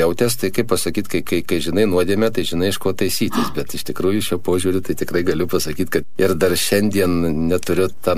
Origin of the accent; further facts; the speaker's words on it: Kaunas, Kaunas County, Lithuania; gimiau, užaugau Vilijampolėje, Kaune